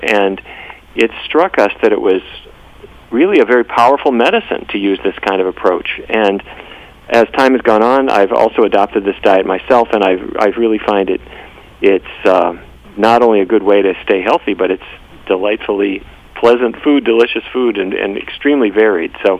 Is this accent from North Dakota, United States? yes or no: yes; Fargo, North Dakota, United States; I grew up in Fargo, North Dakota, and my grandpa and every generation back as far as I can trace was actually in the cattle business.